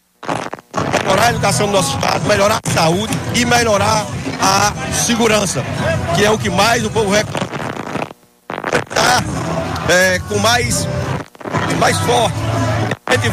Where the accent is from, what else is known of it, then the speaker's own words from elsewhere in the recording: Caraúbas, Rio Grande do Norte, Brazil; sou lá do município de Caraúba, Caraúbas